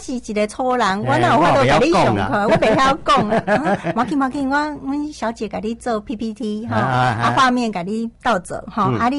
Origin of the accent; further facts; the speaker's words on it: Japan; Chinese is a second language; 就像我们日本人，日本的那个家族他有特别的家徽